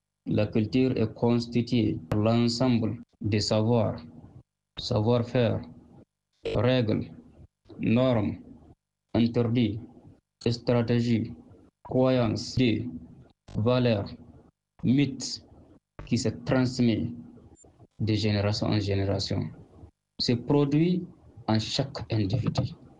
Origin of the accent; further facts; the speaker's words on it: Niger; je suis nigérien.